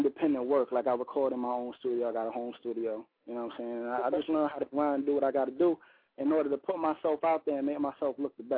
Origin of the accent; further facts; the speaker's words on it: East Coast, United States; I'm not even from the South. You already know, man, I'm from East Coast, man.